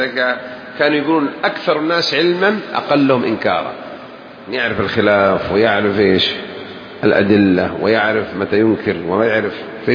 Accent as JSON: {"language": "Arabic", "country": "Saudi Arabia", "said": "انقلوها كذا لهجتنا شوي، في جدة ولا في نجد"}